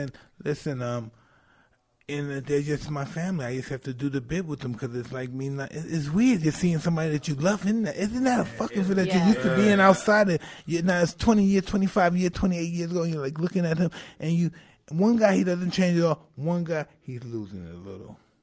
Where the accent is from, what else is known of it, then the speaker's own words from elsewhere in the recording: Brownsville, New York, United States; because I come from Brownsville, so I know bad.